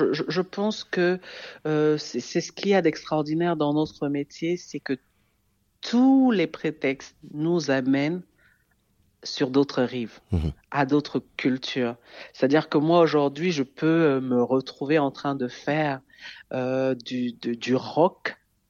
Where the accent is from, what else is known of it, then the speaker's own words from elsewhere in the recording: Douala, Littoral, Cameroon; j'ai grandi à Douala, donc il y a le Makossa qui m'a bercé toute mon enfance.